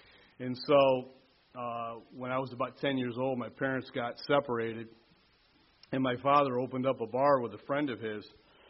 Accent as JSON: {"language": "English", "town": "Syracuse", "region": "New York", "country": "United States", "tie": "born or raised there", "said": "I grew up in Syracuse, New York. I grew up CIA, Catholic Irish alcoholic."}